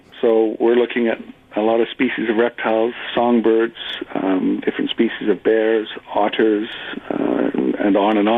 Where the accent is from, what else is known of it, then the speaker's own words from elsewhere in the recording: Smithers, British Columbia, Canada; moved away as an adult; also born or lived in Indonesia / Malaysia; Well, I didn't actually start in Big Lake. I'm originally from Smithers. I moved to Southeast Asia.